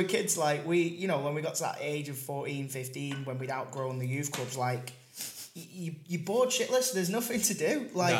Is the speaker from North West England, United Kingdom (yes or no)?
yes; Wythenshawe, North West England, United Kingdom; where I grew up in Wivenshaw, like you've got the older generation